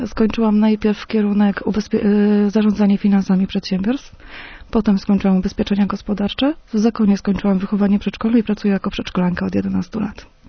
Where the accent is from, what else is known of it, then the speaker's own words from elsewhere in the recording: Lesser Poland, Poland; Ja pochodzę ze Święcimia.